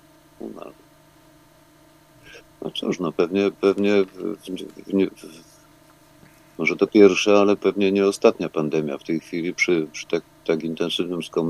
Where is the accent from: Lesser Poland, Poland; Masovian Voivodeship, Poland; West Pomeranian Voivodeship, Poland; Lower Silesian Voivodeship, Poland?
Lower Silesian Voivodeship, Poland; Wrocław; Jestem wrocławianinem i w 60-tych latach była epidemia OSP-y we Wrocławiu.